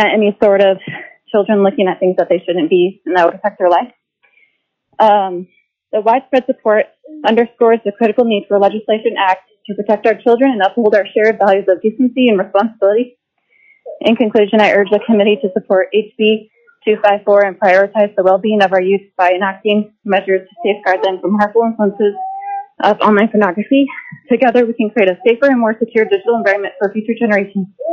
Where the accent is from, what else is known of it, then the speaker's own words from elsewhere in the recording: Anchorage, Alaska, United States; I'm from District 11 in Anchorage, Alaska.